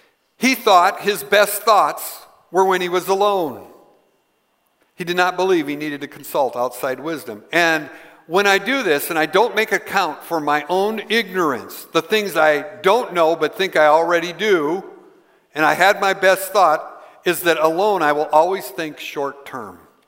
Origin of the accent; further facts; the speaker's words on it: United States; the thinking is pretty deeply ingrained in me because I grew up in America.